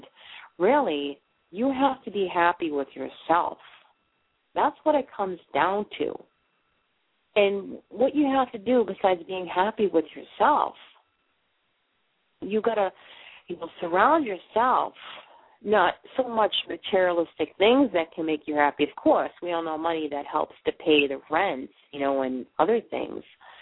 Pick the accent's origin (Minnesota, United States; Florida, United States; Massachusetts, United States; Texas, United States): Massachusetts, United States; Boston; now in Maine, United States; Yes, people, I am a Boston girl. You probably hear me talking. Yes, I am from Boston, but I moved up here to Maine.